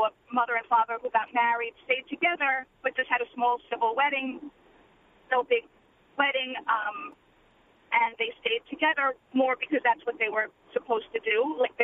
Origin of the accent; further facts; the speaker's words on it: Brooklyn, New York, United States; also born or lived in Staten Island; now in Manalapan, United States; So I just moved to Manalapan in January from Staten Island in 2011 from being born and raised in Brooklyn.